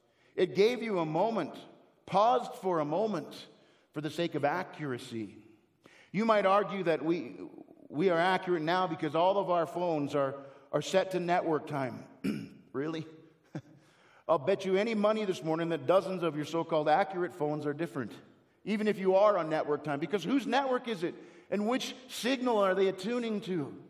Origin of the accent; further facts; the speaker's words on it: Canada; So when I was growing up in Canada, you would hear this thing all the time.